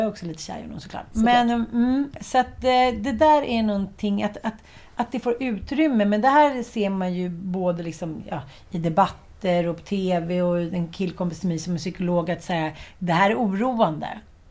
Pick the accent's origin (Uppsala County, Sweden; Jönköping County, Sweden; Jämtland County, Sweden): Jönköping County, Sweden; Jönköping; accent: Småland; also born or lived in Stockholm; Jag blev ju retad i skolan när jag flyttade från Jönköping till Stockholm, till Farsta. Jag var tuffaste killen i klassen för då min småländska dialekt, som jag inte alls tyckte att jag hade.